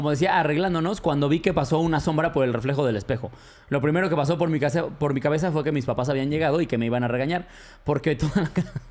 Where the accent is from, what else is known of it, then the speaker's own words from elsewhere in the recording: Atlixco, Puebla, Mexico; Sucedió cuando yo tenía 17 años y vivía en casa con mi familia. Todo esto en mi pueblito, Atlixco, Puebla.